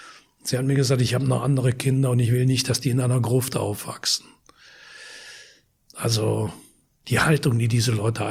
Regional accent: Wallonia, Belgium; diesen beiden Kindern aus dem Ort Grasse-Hologne. Das ist ein Vorort von Lüttich, nicht weit weg von meiner Heimat.

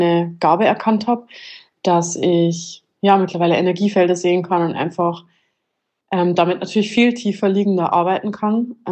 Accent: Bavaria, Germany; ich bin ursprünglich, komme ich aus Bayern, reise allerdings seit 4 Jahren um die Welt, bin mit Hauptstandort Zypern jetzt die ganze Zeit unterwegs gewesen

